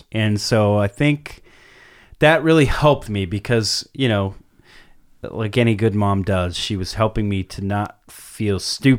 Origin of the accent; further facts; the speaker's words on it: California, United States; I was growing up in SoCal